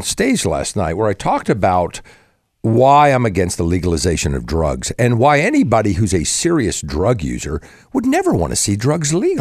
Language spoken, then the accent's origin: English; Ohio, United States; I'm like, well, fucking A, because I'm from Ohio, right?